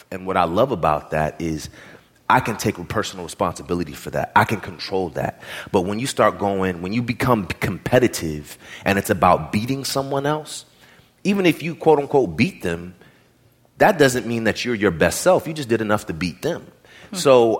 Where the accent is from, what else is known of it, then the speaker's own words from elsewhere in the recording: California, United States; I'm from the Bay Area, I was in New York